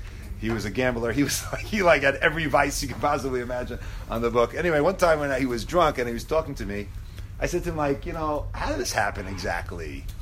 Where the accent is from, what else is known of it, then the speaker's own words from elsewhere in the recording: United States; And I grew up in America. I had some temptations.